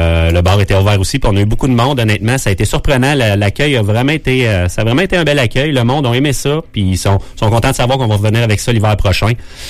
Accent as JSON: {"language": "French", "town": "Victoriaville", "region": "Quebec", "country": "Canada", "lives_now": "Rimouski, Canada", "said": "Ça fait 3 ans qu'on est déménagé ici à Rimouski avec la petite famille. On est originaire de la région de Victoriaville."}